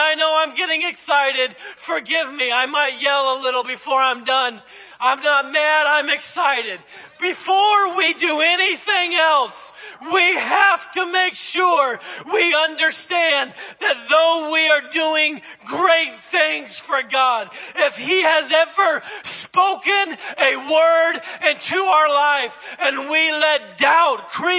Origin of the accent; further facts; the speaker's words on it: the South, United States; I grew up in the South.